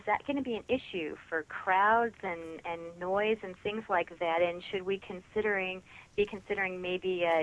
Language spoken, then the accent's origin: English; Bowling Green, Ohio, United States; Hi, this is … I'm from Bowling Green, Ohio.